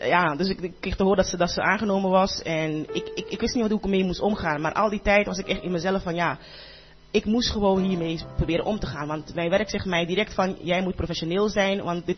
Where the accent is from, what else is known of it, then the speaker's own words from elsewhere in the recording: Amsterdam, North Holland, Netherlands; ik kom uit Amsterdam, dat kan toch gewoon helemaal niet.